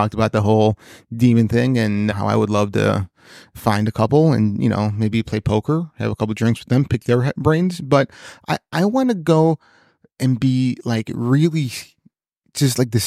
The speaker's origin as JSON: {"language": "English", "town": "Chicago", "region": "Illinois", "country": "United States", "said": "And listen, okay, so yeah, we're from the Chicagoland area, okay?"}